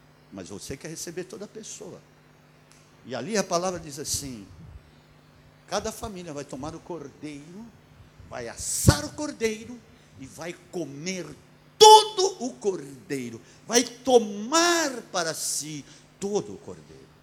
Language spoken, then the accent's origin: Portuguese; Brazil; now in Portugal; Portugal, nunca se ouviu falar de tanta crise que está em Portugal, mas eu vim aqui, lá do Brasil, para dizer para você, chegou a tua hora, querido.